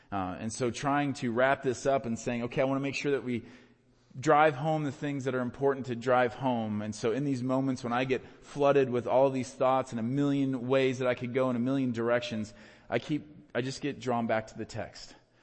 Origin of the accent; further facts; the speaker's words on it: Iowa, United States; I grew up in the suburbs, that doesn't matter. Like, I'm from Iowa, so I inherently just know farming.